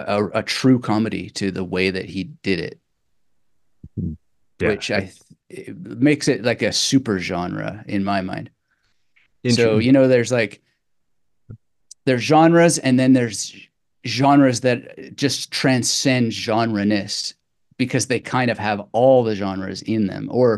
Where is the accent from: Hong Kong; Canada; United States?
Canada; Where I grew up in Canada, like we had 13 channels on TV, I think at that time.